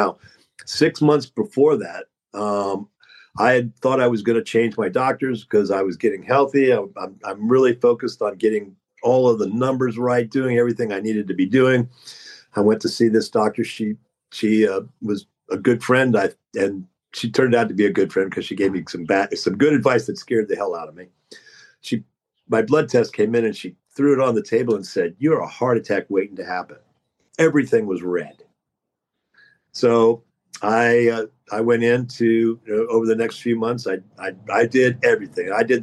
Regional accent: Gainesville, Florida, United States; I'm a Florida boy, and we were just talking about that. I come from Gainesville, Florida, originally.

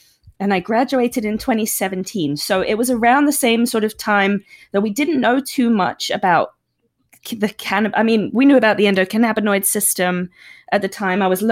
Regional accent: England, United Kingdom; Obviously, I'm from England and that's

